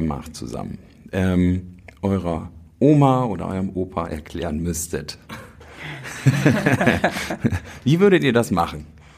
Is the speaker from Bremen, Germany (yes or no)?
yes; Bremen, Germany; Auch meine Heimat.